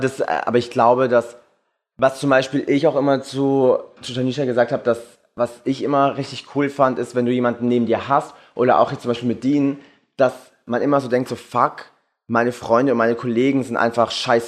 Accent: Germany; Ich meine, ich bin Deutscher.

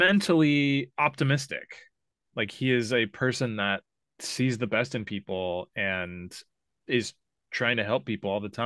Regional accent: Portland, Oregon, United States; born and raised in Portland, Oregon. I had a slight detour to Southern California for college and then came back

